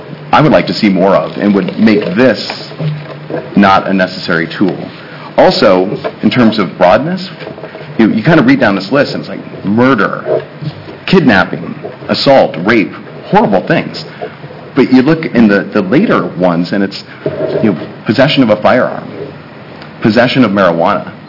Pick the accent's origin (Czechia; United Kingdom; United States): United States; Midwest; I'm from the Midwest, so I talk a little bit slow, so I apologize for that.